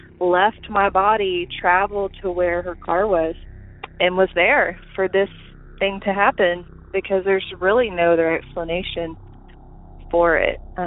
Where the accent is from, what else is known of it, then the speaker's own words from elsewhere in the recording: Alabama, United States; I'm from Alabama.